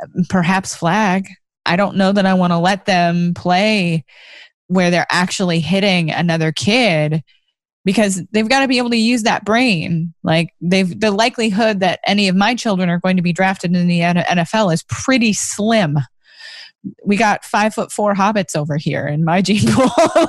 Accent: California, United States; I have been since I was a child. I was born and raised in California. So don't even ask why I'm a 49er fan. Born and bred properly.

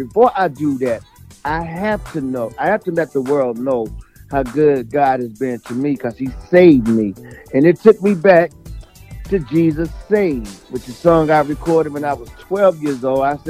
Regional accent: North Carolina, United States; I was a little kid, man, a little boy, man, in North Carolina. I was born in North Carolina, man.

